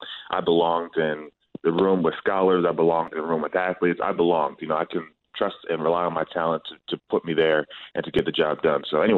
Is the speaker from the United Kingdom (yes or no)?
no; New Jersey, United States; I'm from Jersey, St. Joe's Metuchen.